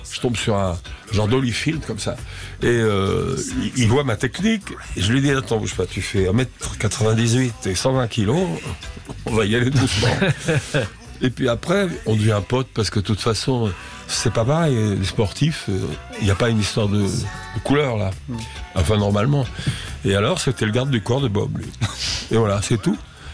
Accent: France; oh, je suis français, j'écris des chansons, je suis né.

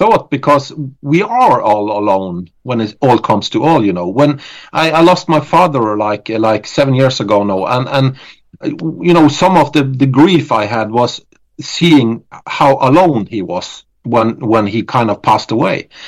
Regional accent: Norway; It's, of course, it's our imprint, because we are from Norway and Scandinavia and all that stuff.

